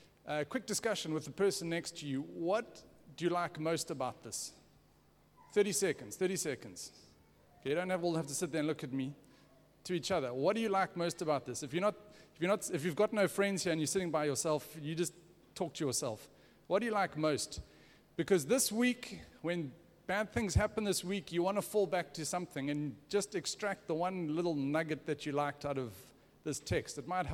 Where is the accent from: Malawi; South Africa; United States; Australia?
South Africa; now in Singapore; I am from South Africa by origin, but I have lived in Singapore for the last 10 years.